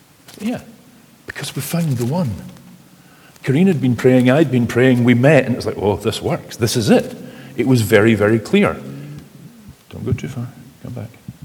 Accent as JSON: {"language": "English", "region": "Scotland", "country": "United Kingdom", "said": "for rugby, I'm a Scot first and a Springbok a very close second."}